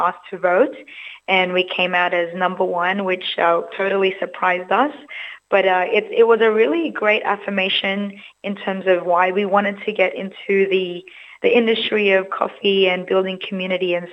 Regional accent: Rooty Hill, New South Wales, Australia; So I grew up in Ruddy Hill, and my family moved to Kellyville Ridge.

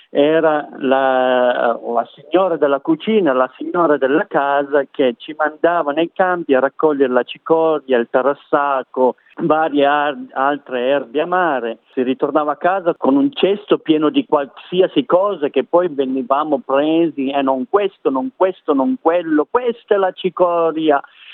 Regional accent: Piedmont, Italy; Allora, io sono cresciuto in provincia di Torino, in una cascina di mucche da latte, comunque in provincia di Torino.

